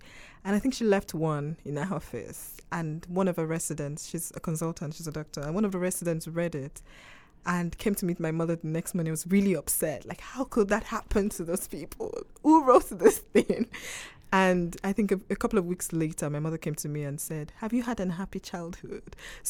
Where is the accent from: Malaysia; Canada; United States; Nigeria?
Nigeria; first language Yoruba; English is a second language; But I'm quite heavily influenced, I think, by the Nigerian literary tradition. Because my first language is Yoruba, and it's a very metaphorical language.